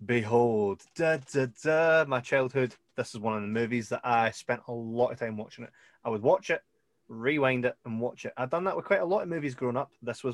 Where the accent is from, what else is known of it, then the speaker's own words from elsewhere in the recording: Scotland, United Kingdom; where we grew up in Scotland